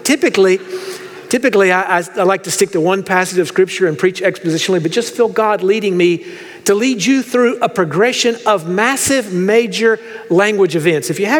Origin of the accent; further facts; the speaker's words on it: North Carolina, United States; now in Fort Worth, United States; And we're not Texans. We're from North Carolina, as Dr. Dockery has mentioned.